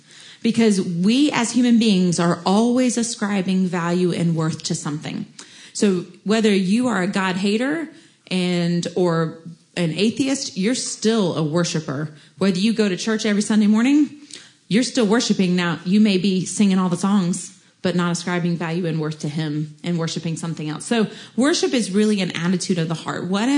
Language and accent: English; Jackson, Mississippi, United States; I grew up in Jackson, Mississippi, so I grew up in the Bible Belt.